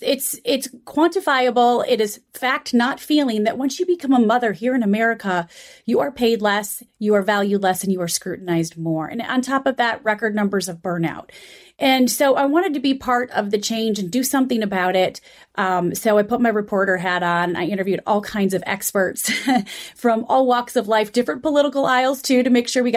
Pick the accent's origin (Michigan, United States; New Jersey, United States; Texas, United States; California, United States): Michigan, United States; Well, I know you guys are Midwesterners. I'm from Michigan.